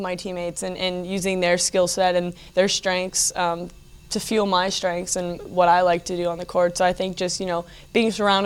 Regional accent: Canada; now in Burlington, United States; But I'm from Canada, so cold is something I'm used to.

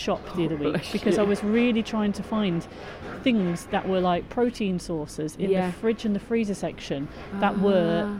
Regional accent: Coventry, West Midlands, United Kingdom; I mean, I know I'm from Coventry, but I've never heard of a peacock duck.

